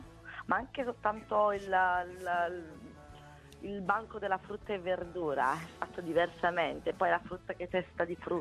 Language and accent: Italian; Naples, Campania, Italy; io poi sono di Napoli